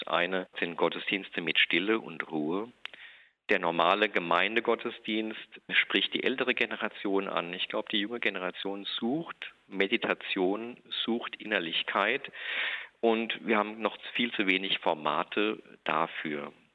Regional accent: Ludwigshafen, Rhineland-Palatinate, Germany; die Verbindung zur Seefahrt kommt durch meine Heimatstadt Ludwigshafen.

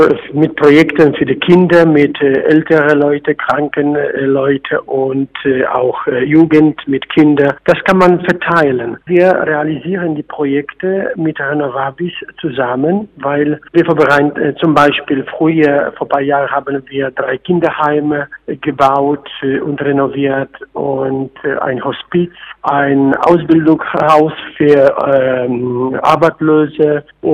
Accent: Poland; German is a second language; Und sagt man bei uns in Polen ein Sprichwort, von Korn zu Korn, es kann man einen Sack sammeln.

